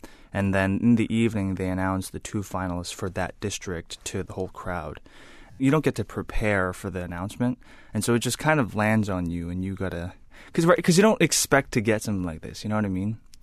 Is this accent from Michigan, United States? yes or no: no; New York City, New York, United States; the fact that I grew up in New York City is actually huge